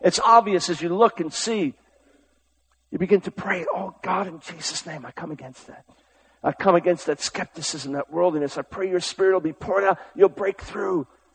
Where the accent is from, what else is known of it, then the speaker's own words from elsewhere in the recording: United States; As an American, they're your sins, they're my sins.